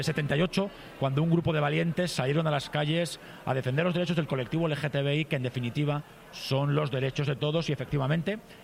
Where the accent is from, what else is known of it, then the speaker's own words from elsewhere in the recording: Community of Madrid, Spain; cada vez somos más los madrileños que practicamos mucho deporte